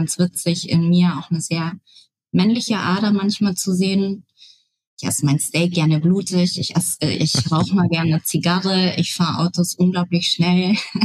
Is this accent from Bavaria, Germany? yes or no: yes; Munich, Bavaria, Germany; born there; now in Berlin, Germany; Ich bin Ende 30. Ich bin gebürtige Münchnerin, die seit einigen Jahren freiwillig in Berlin lebt.